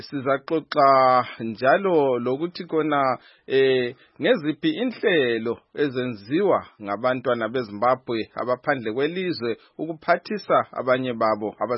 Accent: Matabeleland, Zimbabwe; from where I come from Matabeleland

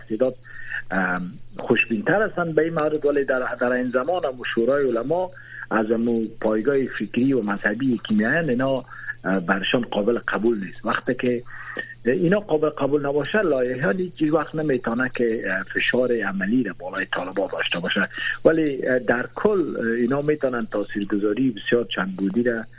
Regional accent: Afghanistan; ببینین همه ما و شما از افغانستان هستیم

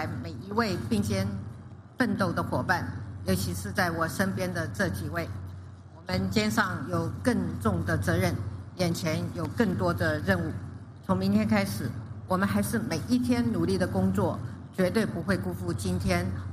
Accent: Taiwan; 也就是我们台湾人民拒绝一国两制，坚持主权跟民主的生活方式

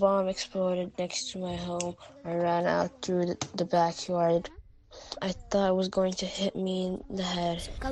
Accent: Hamara, Ethiopia; I came from Hamara in Ethiopia. I'm 13 years old.

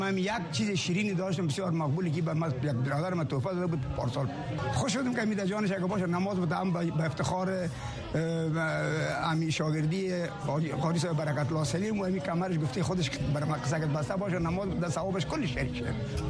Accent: Kabul, Afghanistan; now in United States; من از کابل هستم، از چاردی کابل انجینیر هستم. مدت 6 سال میشه که من در اینجا آمدیم، در ویرجینیا.

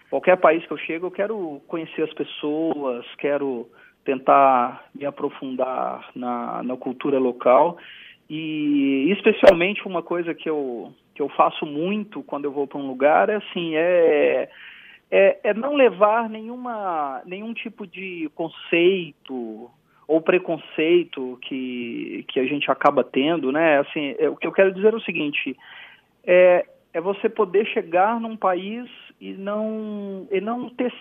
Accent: Brazil; eu, como brasileiro, né, nós temos uma aproximação cultural, social e histórica com Angola muito grande.

